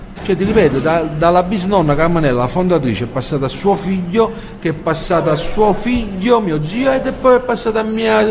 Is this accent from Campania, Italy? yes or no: yes; Naples, Campania, Italy; Quartiere Case Nuove, Napoli.